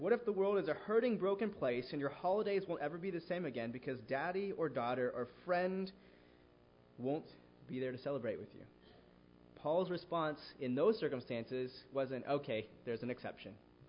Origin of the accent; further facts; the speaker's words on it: Missouri, United States; I'm from Missouri, so.